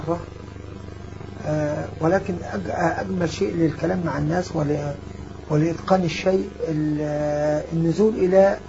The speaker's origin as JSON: {"language": "Arabic", "region": "Beni Suef Governorate", "country": "Egypt", "said": "انتقلت من إسكندرية بعد أن انتهيت، عدت مرة ثانية إلى محافظتي بني سويف"}